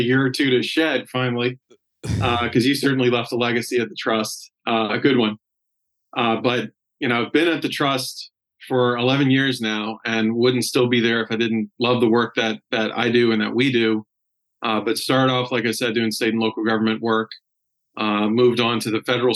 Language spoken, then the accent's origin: English; Louisiana, United States; I'm originally from South Louisiana, LSU grad, went to University of Georgia for grad school